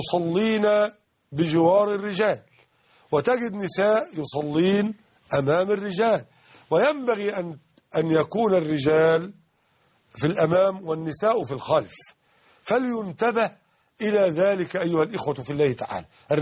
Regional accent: Egypt; يعني من اللهجة العامية عندنا في مصر يزحلقك

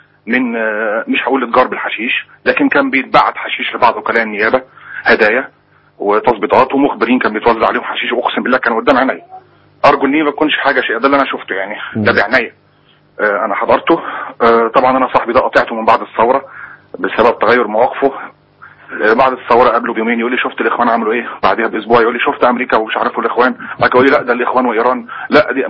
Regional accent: Alexandria, Alexandria Governorate, Egypt; على الاقل عندنا في اسكندريه ضربت خرطوش

